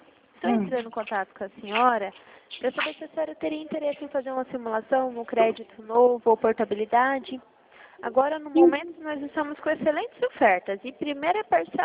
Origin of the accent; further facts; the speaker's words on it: Dourados, Mato Grosso do Sul, Brazil; Eu sou daqui de Dourados.